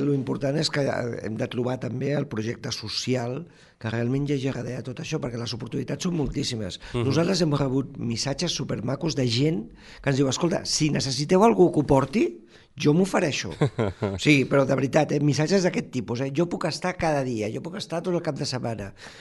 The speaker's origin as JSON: {"language": "Catalan", "town": "Barcelona", "region": "Catalonia", "country": "Spain", "said": "la gent que som de Barcelona la vivim d'una altra"}